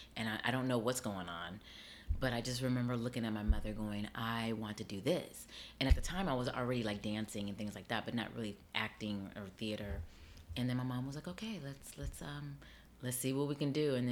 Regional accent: Las Vegas, Nevada, United States; I grew up on the West Coast. I grew up in Las Vegas.

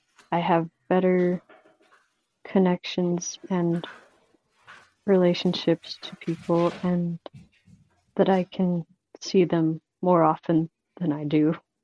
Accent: Burley, Idaho, United States; from Burley, Idaho.

